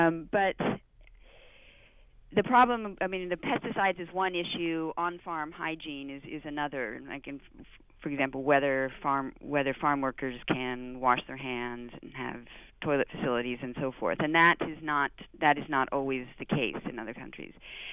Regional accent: Pacific Northwest, United States; I'm from the Northwest myself

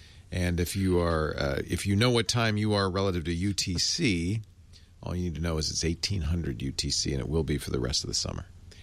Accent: Canada; I grew up in Canada. I know French.

